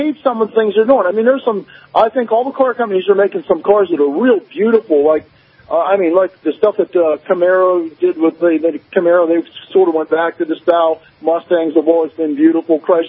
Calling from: Coppell, Pennsylvania, United States; I'm calling from Coppell, Pennsylvania. It's about 35 miles above Pittsburgh, Pennsylvania, you know, western Pennsylvania.

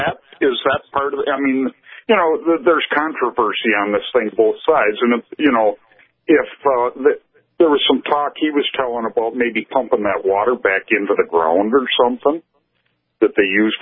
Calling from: Beardsley, Minnesota, United States; Beardsley.

